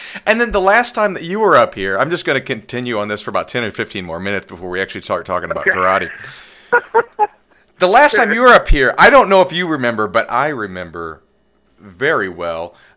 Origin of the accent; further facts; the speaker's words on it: Illinois, United States; I'm from Illinois, so we get it fairly often.